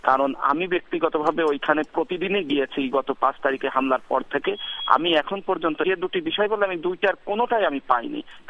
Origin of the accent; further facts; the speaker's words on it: Jessore, Khulna Division, Bangladesh; আমি যশোরের মানুষ